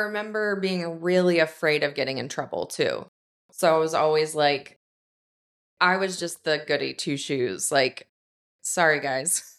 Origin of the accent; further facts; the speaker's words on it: Columbus, Ohio, United States; So I grew up in the city. I grew up in Columbus in the Bottoms. We didn't move into the rural area until I graduated from high school.